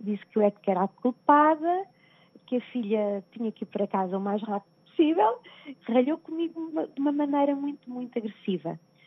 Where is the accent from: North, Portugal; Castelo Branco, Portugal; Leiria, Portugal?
Leiria, Portugal; Caldas da Rainha; Ela é de Barcelos, eu sou de Caldas da Rainha.